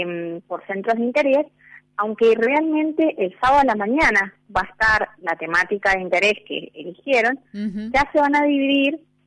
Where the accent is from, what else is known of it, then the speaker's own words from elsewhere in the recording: Cuyo, Argentina; yo que soy de Cuyo, dentro incluso de Cuyo vivimos la fe a veces de un poco diferente, tanto en San Luis como en Mendoza y San Juan